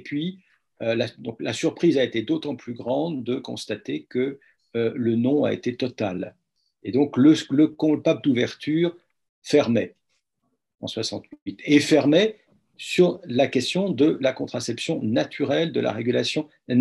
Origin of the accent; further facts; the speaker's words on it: France; mais enfin comme on est français, on va prendre la société française